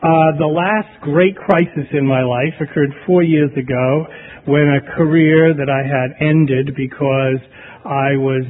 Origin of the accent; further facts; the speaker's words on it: New England, United States; now in California, United States; I'm from New England, and now I'm a California crazy